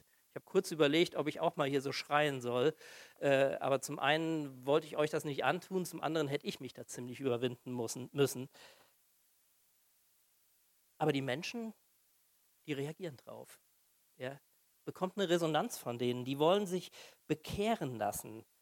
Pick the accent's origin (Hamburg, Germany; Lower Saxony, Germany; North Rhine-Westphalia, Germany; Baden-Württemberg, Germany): North Rhine-Westphalia, Germany; Siegen; Das erinnert mich ein bisschen so an meine Kindheit und Jugend. Ich komme aus Siegen in Nordrhein-Westfalen